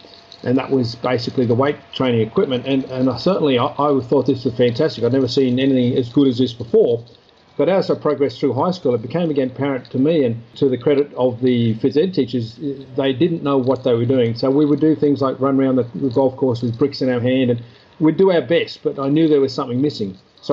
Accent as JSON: {"language": "English", "town": "Rabaul", "region": "East New Britain", "country": "Papua New Guinea", "tie": "born or raised there", "said": "the far top right-hand corner of Papua New Guinea called New Britain, in the little town of Rabaul. I was raised in Papua New Guinea"}